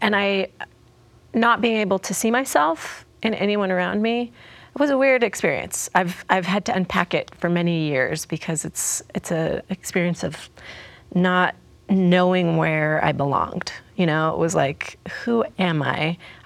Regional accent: Lehi, Utah, United States; I was born and raised in Lehi, Utah. And my mother is Peruvian.

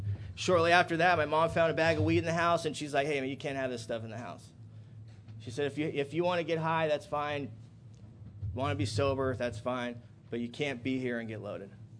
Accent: Mission Viejo, California, United States; Now, I grew up in Mission Viejo. We know there ain't no gangsters in Mission Viejo

